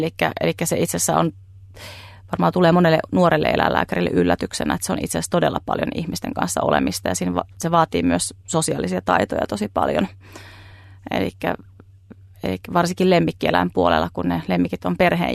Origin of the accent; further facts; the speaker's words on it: Central Finland, Finland; Keski-Suomessa, mistä olen kotoisin, niin siellä tein päivystyksiä